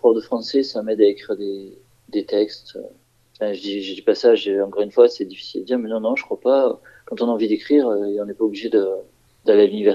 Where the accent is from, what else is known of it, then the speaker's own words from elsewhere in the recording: Marseille, Provence-Alpes-Côte d'Azur, France; born there; mon père est d'origine arménienne, ma mère est d'origine espagnole. Je suis né à Marseille